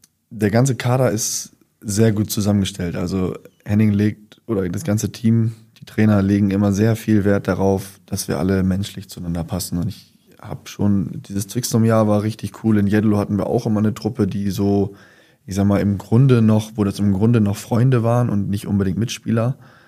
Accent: Emden, Lower Saxony, Germany; born there; gerade als gebürtiger Emder

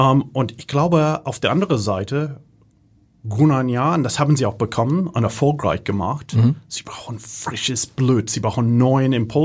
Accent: Germany; accent: Hanseatic; mein hanseatischer Dialekt, die ist sehr erkennbar.

